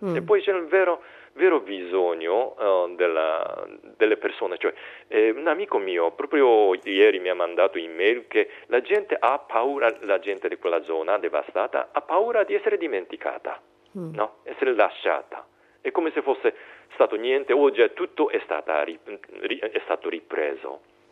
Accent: Ofunato, Iwate, Japan; Italian is a second language; nella mia parrocchia da dove vengo, di Ofunato

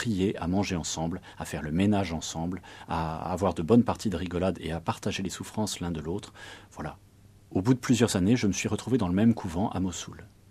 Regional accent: France; moi je suis français.

